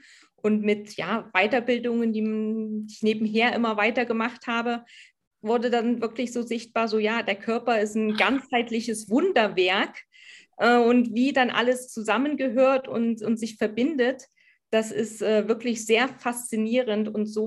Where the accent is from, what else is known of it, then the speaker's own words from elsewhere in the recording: East Germany, Germany; ich bin halt in der DDR groß geworden, da war das alles noch ein bisschen heikler.